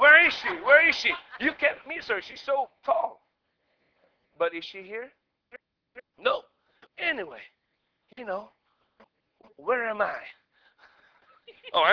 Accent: Philippines; English is a second language; moved away; you know, the very first time we went to the States in 1982, you know, we learned English from kindergarten on up to college. In the Philippines, English is our medium of instruction.

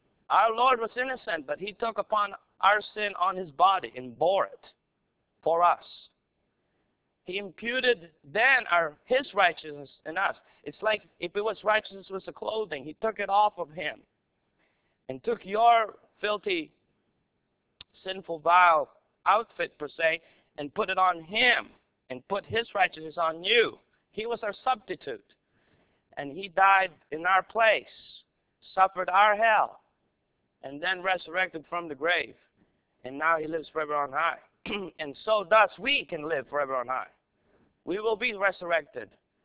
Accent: United States; If that means we have to die on the physical cross, which I don't think as American we have to face that yet.

